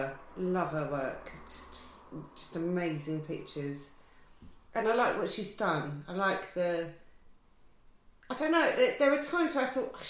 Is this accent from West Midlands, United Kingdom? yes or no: no; South East England, United Kingdom; I'm from Surrey originally